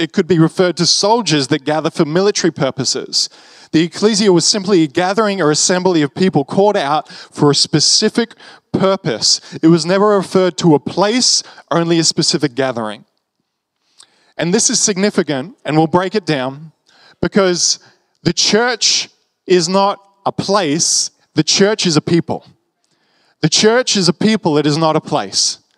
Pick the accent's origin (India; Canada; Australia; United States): Australia; I'm Australian.